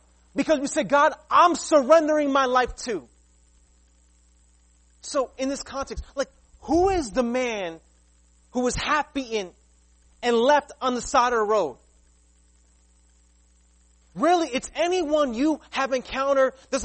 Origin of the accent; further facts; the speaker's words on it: New York City, New York, United States; Years, because see, I grew up in Queens, New York. So street smarts told me, listen, if you see that homeless guy, you walk across the other side.